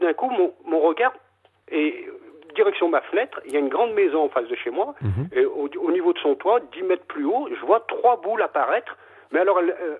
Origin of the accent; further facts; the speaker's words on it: Lyon, Auvergne-Rhône-Alpes, France; moi, je suis lyonnais à la base. Je me suis installé dans l'Ain, ça fait 2 ans.